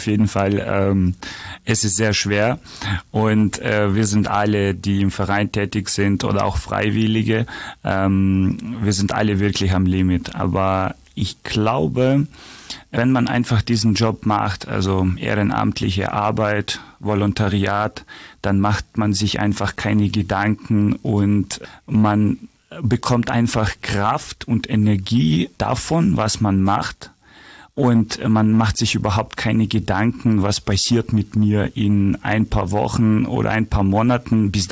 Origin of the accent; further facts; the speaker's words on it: Ukraine; now in Augsburg, Germany; wir als Ukrainer spüren täglich eine riesengroße Unterstützung und Hilfsbereitschaft in der Region, in der Stadt Augsburg